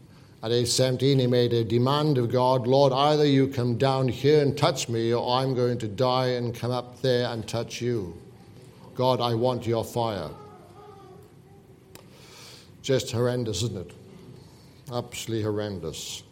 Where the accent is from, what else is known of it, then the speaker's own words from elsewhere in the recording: Lakeland, Florida, United States; Carpenter's Home Church in my hometown of Lakeland, Florida.